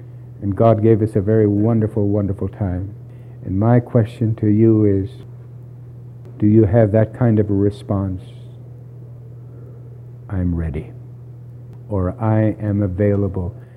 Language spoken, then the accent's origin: English; California, United States; As a young man, I grew up in Southern California.